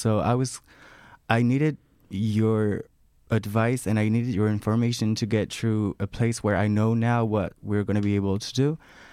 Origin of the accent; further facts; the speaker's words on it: France; like I'm from France, so I didn't know any rules about it here or laws.